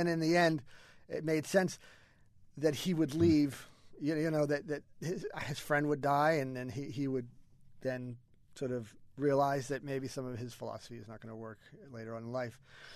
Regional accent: Salt Lake City, Utah, United States; some anecdotes that I remember from when I was a kid about growing up in Salt Lake and some of the things that I did with my friends.

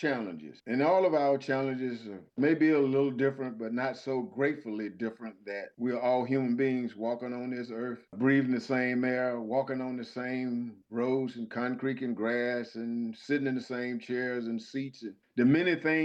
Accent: Athens, Georgia, United States; I grew up in Athens, Georgia, over on Henderson Extension.

